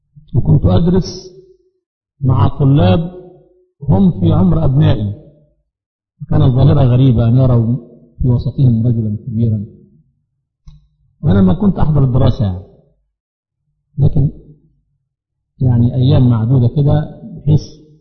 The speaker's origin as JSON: {"language": "Arabic", "region": "Sharqia Governorate", "country": "Egypt", "said": "إزاي أجي من الشرقية 4 أيام في الأسبوع وأنا بأعمل موظف؟"}